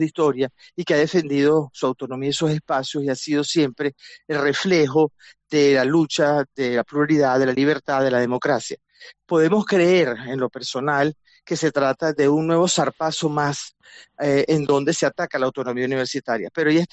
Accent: Venezuela; Esto no es tan rápido ni es tan fácil como el venezolano aspira, como aspiramos los venezolanos.

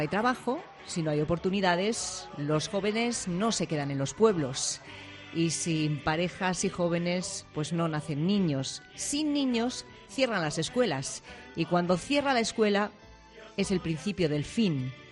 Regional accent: Castile, Spain; Cuando era pequeña, iba al colegio de mi pueblo, de mi pequeño pueblo castellano, pero fíjate, entonces éramos 300 alumnos de varios municipios de la zona.

